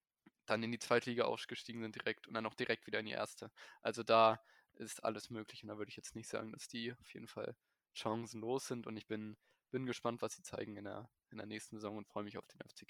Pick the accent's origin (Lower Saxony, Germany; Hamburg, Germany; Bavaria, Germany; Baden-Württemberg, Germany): Hamburg, Germany; born there; bin gebürtiger Hamburger